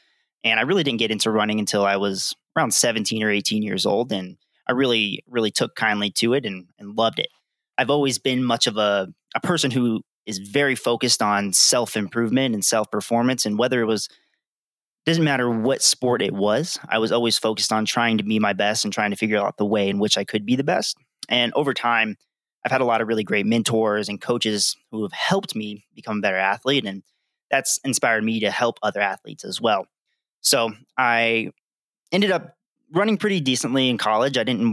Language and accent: English; Denver, North Carolina, United States; also born or lived in Ithaca, New York; now in Flagstaff, United States; I am originally from Ithaca, New York. I was born in New York. Parents were in the military, so I grew up most of my life in right outside of Charlotte, North Carolina, a small town called Denver.